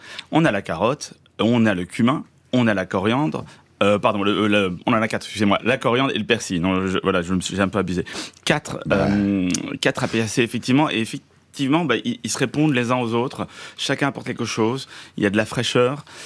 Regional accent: Morocco; Ça va être presque un condiment chez nous au Maroc.

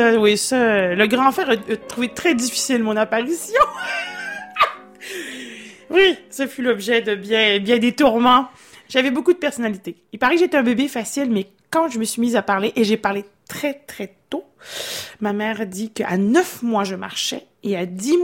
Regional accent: Dolbeau, Quebec, Canada; born there; Alors, je suis née à Dolbeau.

